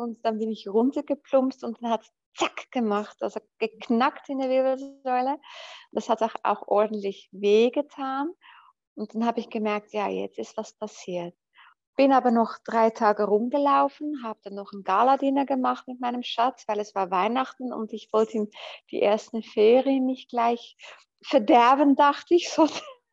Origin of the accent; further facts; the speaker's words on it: Netherlands; bevor ich mir auch in einem Skilift damals als Holländerin das Bein gebrochen hatte